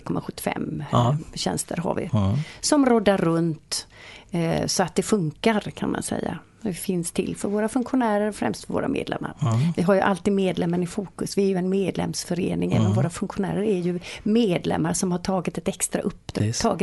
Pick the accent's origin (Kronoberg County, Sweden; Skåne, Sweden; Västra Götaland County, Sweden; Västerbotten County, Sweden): Västra Götaland County, Sweden; Partille; born there; Jag är Partille-tjej, jag är född i Fureskog, där jag fortfarande bor.